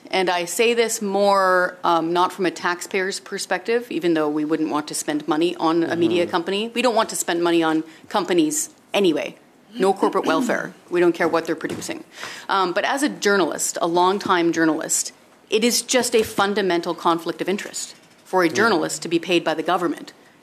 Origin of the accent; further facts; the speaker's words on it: Canada; If I don't watch the CBC, does that mean that I'm not Canadian? That's absurd.